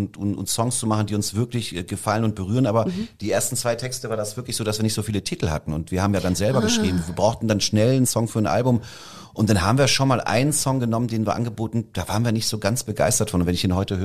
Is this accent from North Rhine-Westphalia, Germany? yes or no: no; Halle, Saxony-Anhalt, Germany; Na, weil ich komme doch aus Halle.